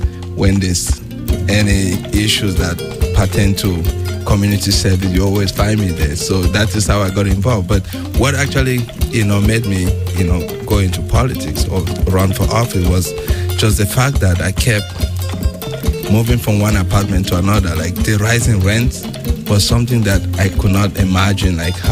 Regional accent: Cameroon; moved away as an adult; also born or lived in Sweden; now in United States; I was born and raised in Cameroon, studied there until my undergrad. Then after my undergrad, I moved to Sweden for for grad school

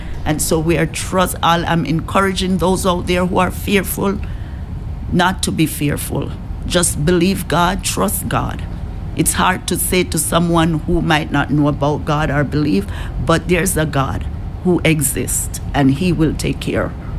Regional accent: Jamaica; moved away; I'm originally from Jamaica.

